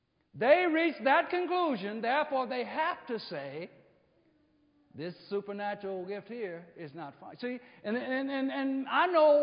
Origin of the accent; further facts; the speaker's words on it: Arkansas, United States; Growing up in Arkansas, as a little boy